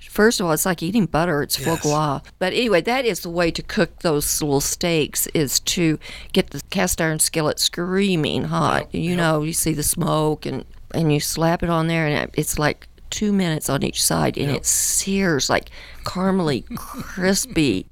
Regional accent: Texas, United States; I grew up in West Texas, and we had a lot of migrant workers

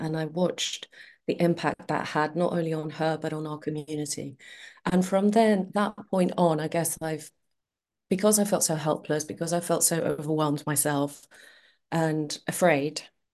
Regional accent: Athens, Attica, Greece; moved away as an adult; also born or lived in Wales; now in United Kingdom; I was born and bred in Athens. I grew up in Greece, and came over to the UK, studied in Wales

